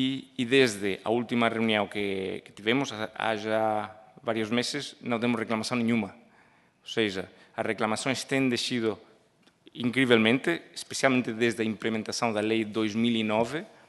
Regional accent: Spain; Eu sou espanhol e temos atividade também na Espanha e em outros países.

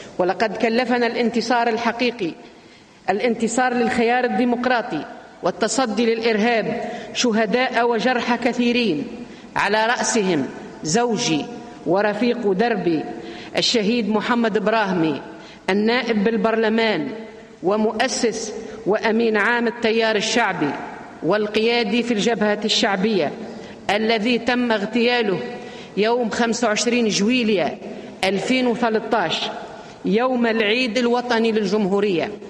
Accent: Tunisia; لأمثل بلدي تونس

